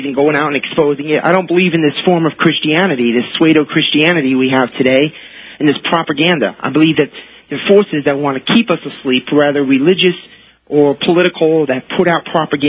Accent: United States; now in Montreal, Canada; From Montreal. I'm an American being detained here by immigration in Canada.

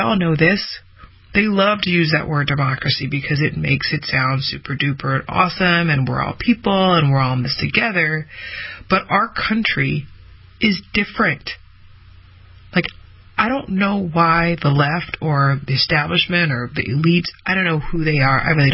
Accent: United States; I remember even when I was growing up, I'd be like, oh, I'm an American.

